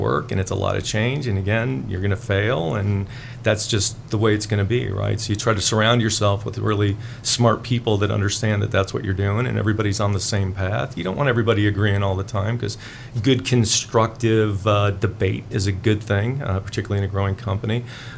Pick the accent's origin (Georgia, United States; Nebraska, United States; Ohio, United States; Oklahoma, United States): Ohio, United States; Avon Lake; No, I'm originally from Cleveland, west side of Cleveland, Avon Lake. Moved around quite a bit as a kid, but you know, primarily graduated from high school in Avon Lake.